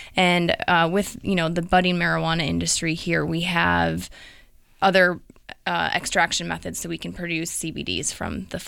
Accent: Wisconsin, United States; moved away as an adult; also born or lived in Minnesota / Oregon; Well, I grew up in Wisconsin. I attended law school in Minnesota, and then I moved to Oregon

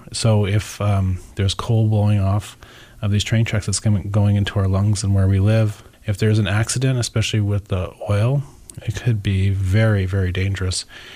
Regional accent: Washington, United States; I'm not from Portland, but I'm from the Northwest. Mm-hmm. I'm a citizen of the Yakima Nation, and I was born and raised on the reservation and fished along the Columbia ever since I was a little baby.

